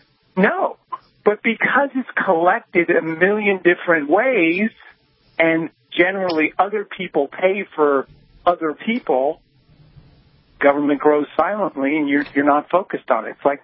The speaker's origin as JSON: {"language": "English", "region": "New York", "country": "United States", "said": "I'm from New York."}